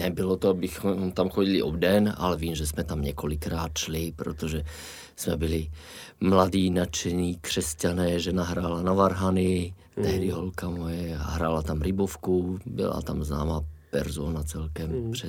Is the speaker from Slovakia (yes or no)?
yes; Slovakia; now in Czechia; to byla moje první štace v Česku, já jsem Slovák, to je asi slyšet.